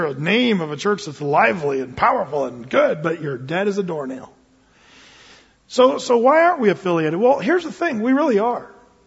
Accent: Applegate, Oregon, United States; I come from Applegate, Southern Oregon there

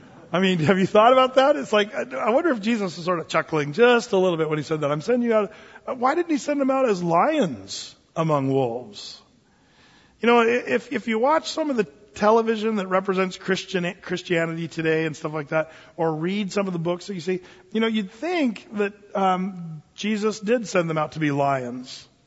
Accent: United States; And as an American, you're like, okay, you can let go now.

